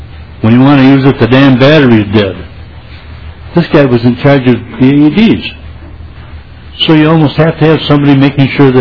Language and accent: English; Little Canada, Minnesota, United States; I am a survivor. I'm from Little Canada.